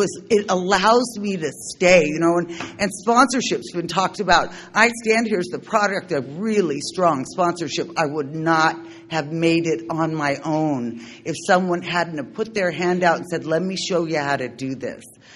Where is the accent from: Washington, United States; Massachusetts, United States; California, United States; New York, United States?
California, United States; San Diego; I'm from San Diego, from Southern California.